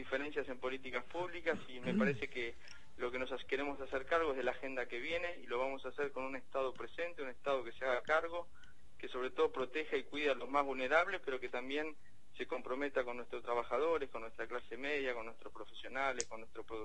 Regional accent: Argentina; la única posibilidad que tenemos como argentinos es seguir siendo parte de un proyecto de país

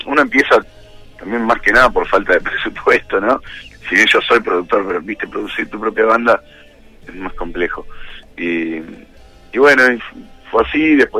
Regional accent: Junín, Buenos Aires Province, Argentina; amigos de mi pueblo, yo soy de Junín también, igual que la mayoría de ellos.

